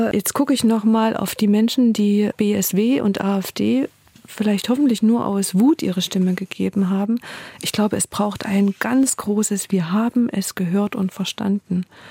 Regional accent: Thuringia, Germany; in meinem Heimatdorf in Thüringen ist ein Parteiloser seit 1990

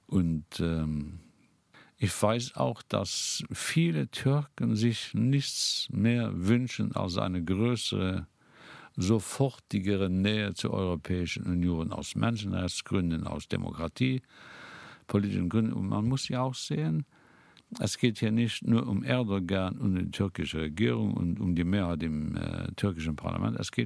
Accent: Luxembourg; Ich bin als Luxemburger überhaupt nicht damit einverstanden

